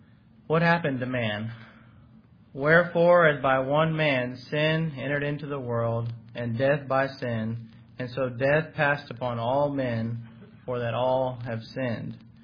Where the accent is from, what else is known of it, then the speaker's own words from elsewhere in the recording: Mexico; the house that I grew up in Mexico, on either side had two fields.